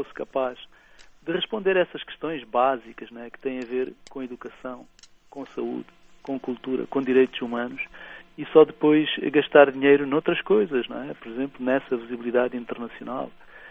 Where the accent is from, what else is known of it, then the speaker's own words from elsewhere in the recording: Huambo, Angola; me agrada ouvir alguém da minha cidade natal, do Uambo, né?